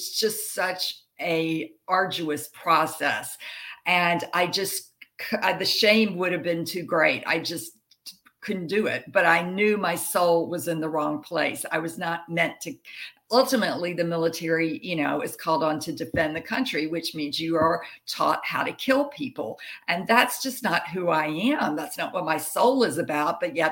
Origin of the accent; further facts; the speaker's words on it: Jackson, Mississippi, United States; I grew up in Jackson, Mississippi, which is southern United States.